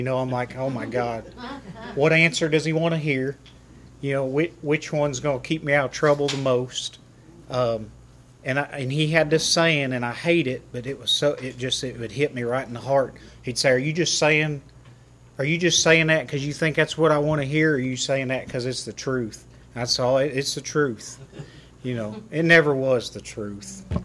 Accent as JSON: {"language": "English", "town": "Dayton", "region": "Ohio", "country": "United States", "tie": "born or raised there", "also_born_or_lived": "Russell Springs / Lebanon", "lives_now": "Murfreesboro, United States", "said": "I currently live in Murfreesboro. I was born and raised in Dayton, Ohio. Go Flyers, Elite Eight. I went to high school in Russell Springs, Kentucky."}